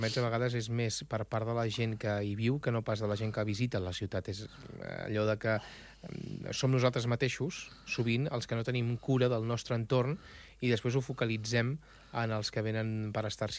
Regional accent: Barcelona, Catalonia, Spain; Jo t'ho dic, sí, i soc barceloní.

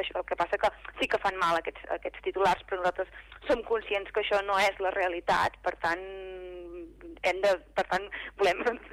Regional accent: Mont-ras, Catalonia, Spain; Nosaltres hem vingut aquí tota la vida. Jo sóc de Mont-ras

